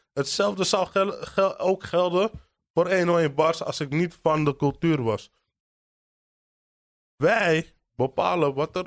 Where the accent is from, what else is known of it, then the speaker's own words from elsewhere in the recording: Amsterdam, North Holland, Netherlands; Dit is de Bijlmer. Ik kan er heel snel een 6 van maken. Dan weet je waar ik vandaan kom.